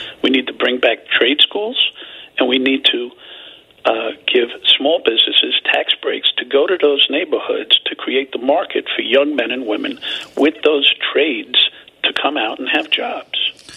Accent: Bronx, New York, United States; I'm an American League guy growing up in the Bronx.

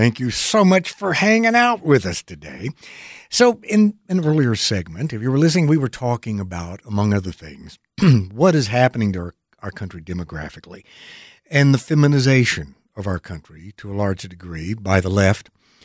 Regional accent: Texas, United States; moved away as an adult; And I'm from Texas, and people say, well, don't you miss Texas? And the answer is no, I don't. I've been here since 92 when I came to work at Channel 7

